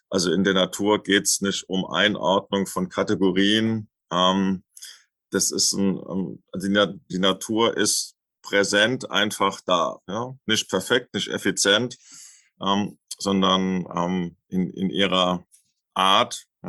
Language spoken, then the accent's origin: German; Lorsch, Hesse, Germany; Also ich bin ja aufgewachsen in Lorch in Südhessen.